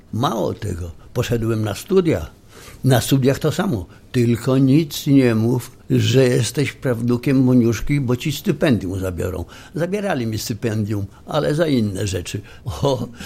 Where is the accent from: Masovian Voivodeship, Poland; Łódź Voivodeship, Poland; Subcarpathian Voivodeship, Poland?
Masovian Voivodeship, Poland; Warsaw; chociaż jestem warszawiakiem z krwi i kości